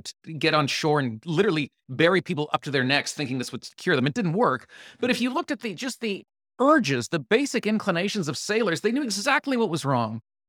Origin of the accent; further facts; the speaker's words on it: Canada; it may be because I'm Canadian, so I don't watch enough